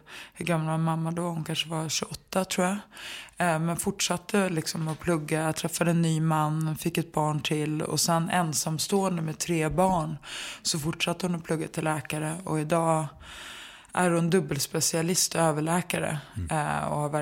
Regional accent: Stockholm, Stockholm County, Sweden; Jag är uppvuxen i liksom Enskededalen som är som... det är ju lägenheter som uppbyggda som små gårdar.

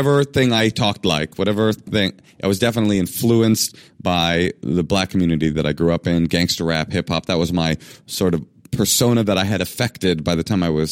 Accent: Oakland, California, United States; In the beginning, I grew up in Oakland in black public schools, and I was like a wannabe kid

